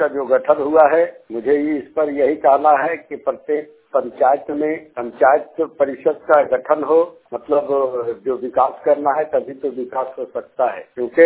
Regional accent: India; राम होसी प्रखंड डाड़ी पंचायत कंपनी के रहने वाला हूँ।

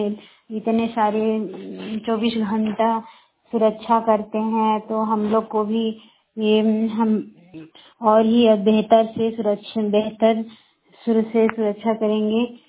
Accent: Barkagaon, Jharkhand, India; अभी फिलहाल मैं बड़का गांव प्रखंड की रहने वाली हूँ।

